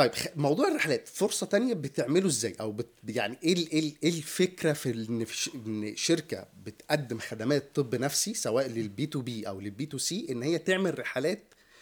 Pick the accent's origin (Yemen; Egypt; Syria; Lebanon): Egypt; احنا عندنا في مصر في بقالنا فترة